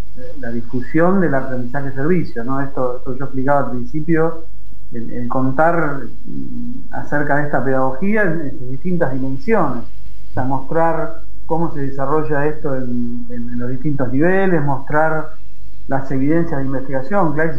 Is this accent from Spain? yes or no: no; Argentina; Obviamente la mayoría somos argentinos por una cuestión de, uh-huh, de cercanía